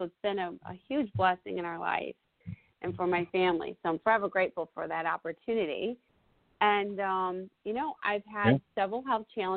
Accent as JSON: {"language": "English", "town": "Chicago", "region": "Illinois", "country": "United States", "lives_now": "Wilmington, United States", "said": "And originally from Chicago, suburbs of Chicago."}